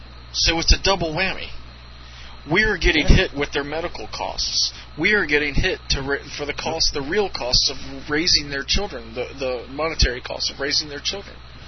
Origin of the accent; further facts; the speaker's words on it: South Carolina, United States; I knew about blacks. Hell, I grew up in South Carolina. Hello, I know blacks.